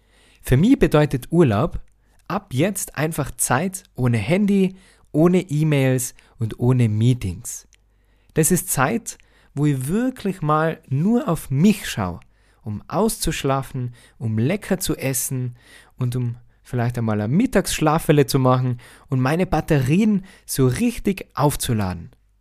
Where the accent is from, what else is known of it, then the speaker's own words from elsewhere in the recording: Tyrol, Austria; Wie du vielleicht weißt oder vielleicht auch hören kannst, ich bin ja aus Tirol und da ist es so schön